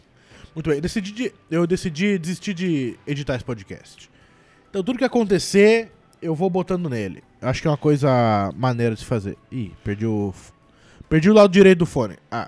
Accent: Paraná, Brazil; Eu sou do Paraná

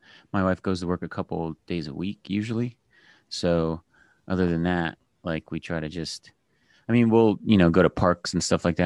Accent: Phoenix, Arizona, United States; also born or lived in Ohio; now in Las Vegas, United States; Well, I was born in Ohio, but I basically grew up in Phoenix, Arizona.

